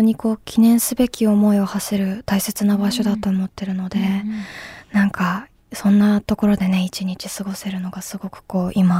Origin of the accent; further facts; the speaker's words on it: Amami Oshima, Kagoshima, Japan; 奄美大島出身なんですけど、